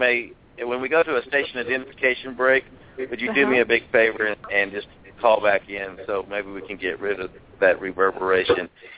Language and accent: English; Austin, Texas, United States; I am from Austin, or at least I've spent about 20 years of my life in Austin.